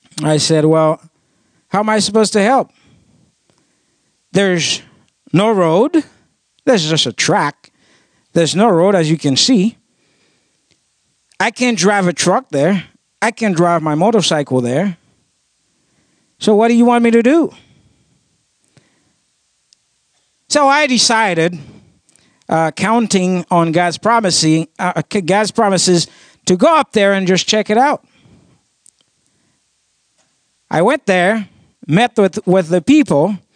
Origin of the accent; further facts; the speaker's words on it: Tricot, Haiti; In Haiti, where I grew up in Tricot, there are many challenges to overcome.